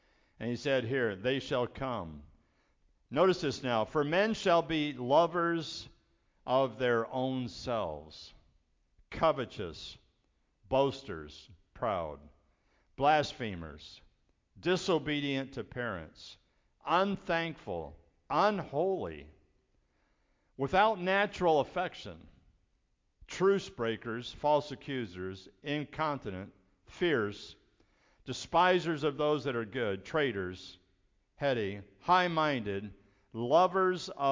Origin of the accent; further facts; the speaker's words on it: Mansfield, Ohio, United States; when I was growing up in Mansfield, Ohio, in school, we said the Pledge of Allegiance